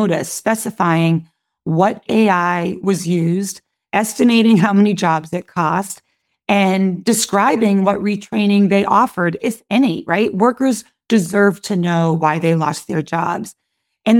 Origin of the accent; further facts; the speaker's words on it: Lowell, Massachusetts, United States; I grew up in Lowell, Massachusetts. That's a city built by people who worked with their hands.